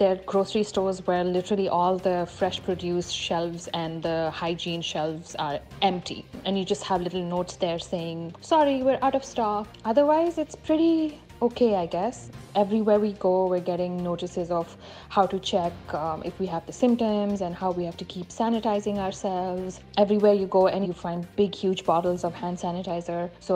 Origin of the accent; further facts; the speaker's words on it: India; nope, I'm Indian. I don't use toilet paper.